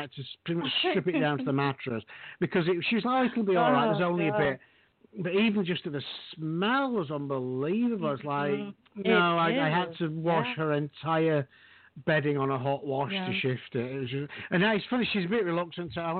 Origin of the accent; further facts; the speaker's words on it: Doncaster, Yorkshire and the Humber, United Kingdom; also born or lived in Midlands; now in Houston, United States; I am Yorkshire. I'm originally from Doncaster. I'm actually living in Houston now, but originally from Doncaster. I lived in the Midlands for a while. I lived near Ashby de la Zouche. Colville, just outside Ashby.